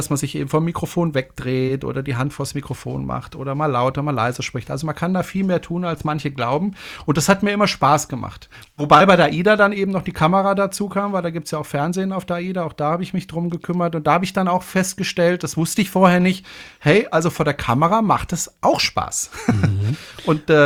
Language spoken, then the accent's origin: German; Freiburg, Baden-Württemberg, Germany; meine Eltern haben immer darauf geachtet, dass ich Hochdeutsch spreche. Ich komme ja aus dem Badischen, aus Freiburg, und da spricht man ja eigentlich Badisch.